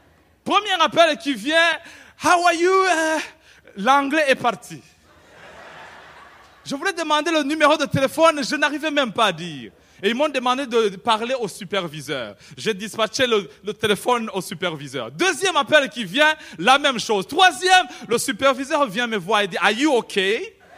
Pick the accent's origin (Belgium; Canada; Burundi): Burundi; also born or lived in England